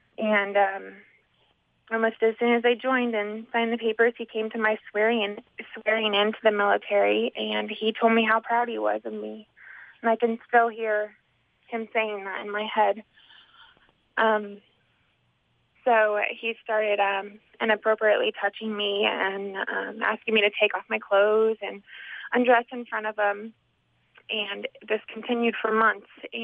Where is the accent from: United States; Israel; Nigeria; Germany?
United States; Indiana; I grew up in Indiana.